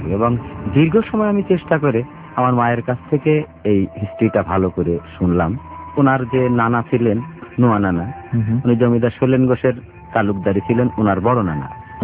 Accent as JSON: {"language": "Bangla", "town": "Khulna", "region": "Khulna Division", "country": "Bangladesh", "tie": "born there", "said": "আমার জন্মস্থান খুলনা বিদায়"}